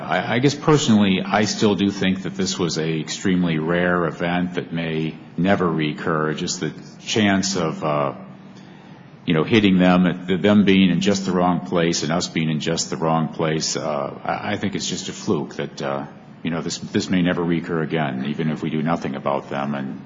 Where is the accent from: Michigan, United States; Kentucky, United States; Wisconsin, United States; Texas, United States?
Wisconsin, United States; Well, as you know, sir, I'm from Wisconsin as well